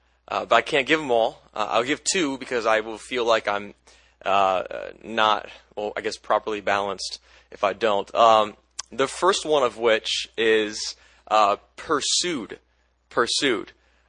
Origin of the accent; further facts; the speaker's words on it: Michigan, United States; I am from Michigan.